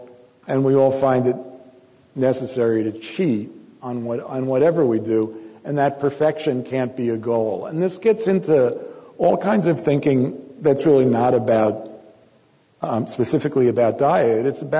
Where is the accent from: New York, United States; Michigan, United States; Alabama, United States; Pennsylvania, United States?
New York, United States; New York City; My mother grew up in Brooklyn. My father grew up in the Bronx. I grew up in Manhattan.